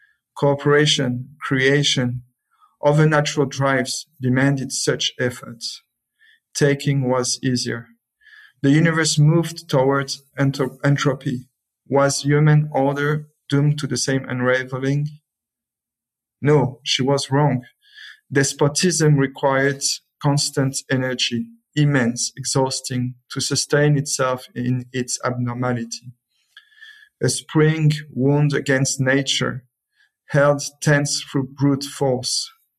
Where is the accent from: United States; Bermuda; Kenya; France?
France; accent: French; English is a second language; So I would like to apologize in advance for my French accent, but I will do my best.